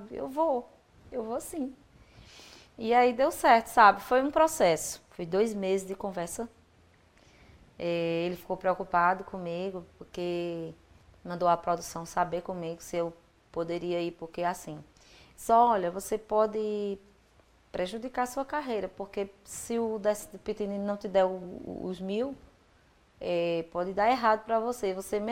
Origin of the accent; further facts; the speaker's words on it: São Domingos do Cariri, Paraíba, Brazil; Isso foi lá na minha cidade de São Domingos do Cariri, no São João de lá.